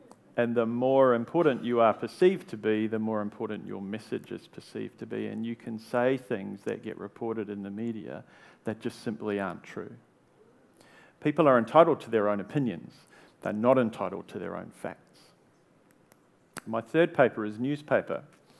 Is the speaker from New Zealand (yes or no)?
yes; New Zealand; Now, you have to put an all-black picture in a talk as a New Zealander involving Australians.